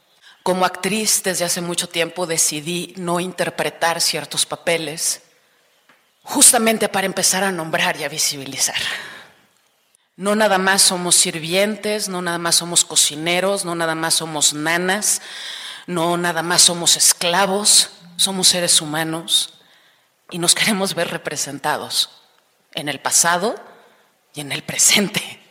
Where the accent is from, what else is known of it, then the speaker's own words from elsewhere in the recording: Mexico; Soy negra, soy blanca y soy mexicana.